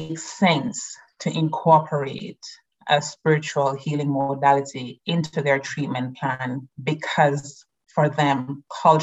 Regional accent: Jamaica; particularly because I'm from the Caribbean.

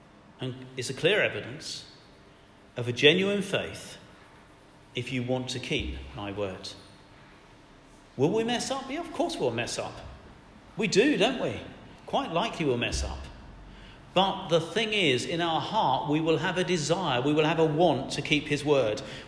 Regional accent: United Kingdom; We're British. We don't do excitement too much.

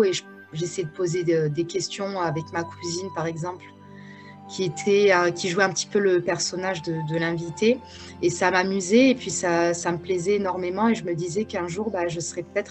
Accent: Occitanie, France; born there; je ne suis pas née au Maroc. Moi, je suis née dans le Gers, juste à côté de Toulouse.

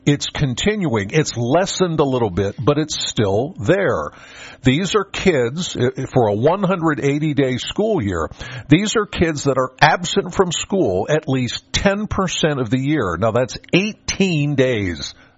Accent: Penns Valley, Pennsylvania, United States; I'm from Penns Valley.

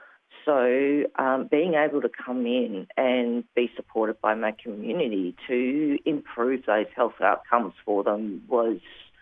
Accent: Northern Territory, Australia; I came from Central Northern Territory, so where there is a lot of culture and traditional ways.

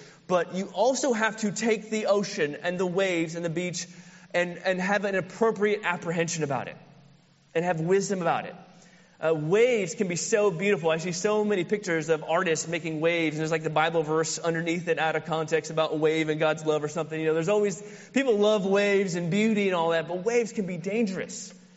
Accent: Florida, United States; born there; I was born in Florida, and then I left for other states, and I've come back home to the promised land of Florida again.

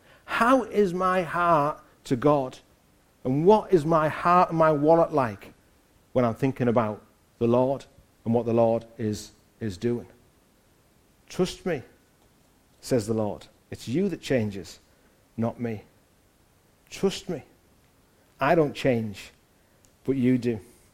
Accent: Hartlepool, North East England, United Kingdom; moved away; I'm from Hartlepool. It's not a great place to come from. That's why I left.

